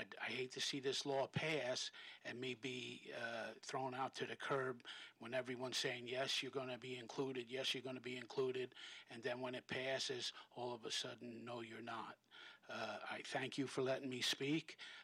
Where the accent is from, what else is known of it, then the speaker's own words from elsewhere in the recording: Saugerties, New York, United States; I'm from Saugerties, the hamlet of Glasgow.